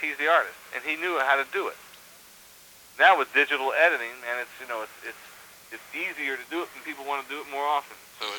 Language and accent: English; South Carolina, United States; I grew up in South Carolina. They had